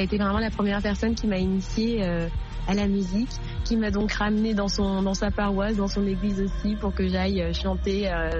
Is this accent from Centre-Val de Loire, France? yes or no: no; Draguignan, Provence-Alpes-Côte d'Azur, France; born there; comme je suis née aussi vraiment à Draguignan, dans le sud de la France